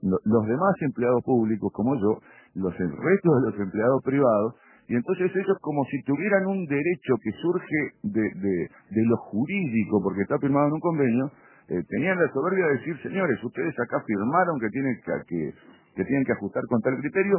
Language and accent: Spanish; Montevideo, Uruguay; su patrón somos los ciudadanos de Montevideo.